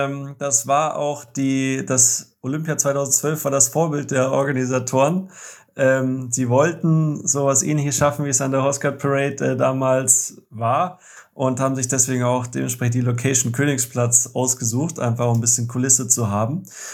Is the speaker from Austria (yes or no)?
no; Munich, Bavaria, Germany; meine Base, meine ganze Familie lebt im Münchner Umfeld, im Münchner Raum. Größtenteils meiner Kumpels sind auch in München oder wieder in München. Und von daher, das ist weiterhin meine Heimat und wird vermutlich immer meine Heimat bleiben.